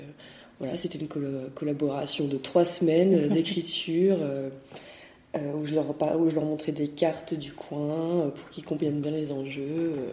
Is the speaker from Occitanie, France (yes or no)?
yes; Blajoux, Occitanie, France; dans ce coin de la Lozère, parce que j'y ai grandi, parce que je suis originaire de Blajoux.